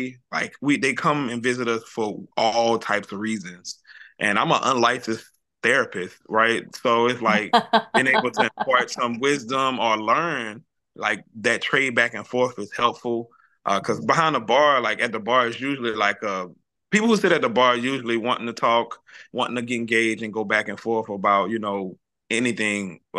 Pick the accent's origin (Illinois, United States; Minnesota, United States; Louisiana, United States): Louisiana, United States; Baton Rouge; It's crazy because like I'm from Baton Rouge, so we have our rap and hip hop music is like jigging music